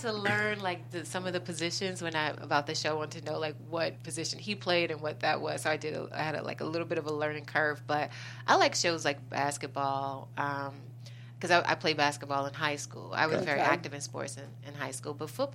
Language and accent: English; Chicago, Illinois, United States; You know, I'm originally from Chicago.